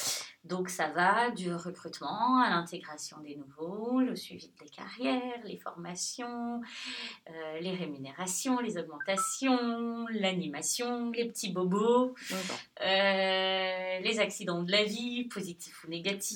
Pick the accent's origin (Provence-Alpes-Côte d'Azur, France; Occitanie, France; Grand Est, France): Provence-Alpes-Côte d'Azur, France; Marseille; born there; accent: Marseille; Déjà, je suis née à Marseille.